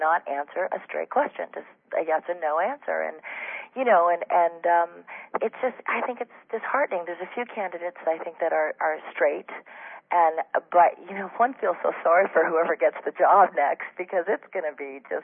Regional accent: Canada; I came from Canada, so, and then all my family were African Canadians.

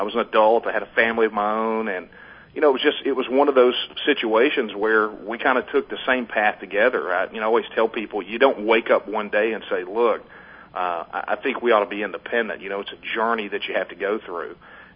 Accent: Texas, United States; there's a certain pride that goes along with it and a certain national sense that goes along with being a Texan.

